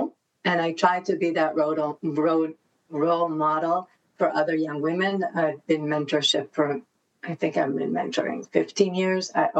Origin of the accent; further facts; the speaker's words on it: Israel; English is a second language; I'm very Israeli. In my way, which also is confusing to people because I speak the language, but I'm not, you know, culturally.